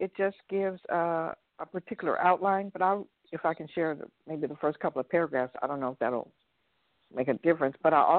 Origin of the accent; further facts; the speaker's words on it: Oakland, California, United States; when you and I were growing up in Oakland, what it was then and what it is now is two totally different things.